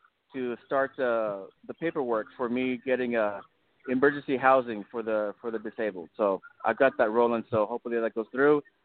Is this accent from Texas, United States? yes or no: yes; Texas, United States; from South Texas.